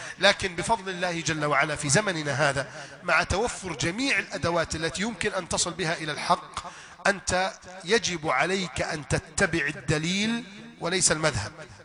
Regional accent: Egypt

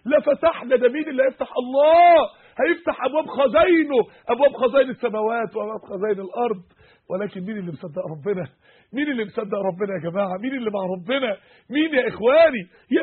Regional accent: Egypt; لأكبر نسبة طلاق في العالم عندنا في مصر

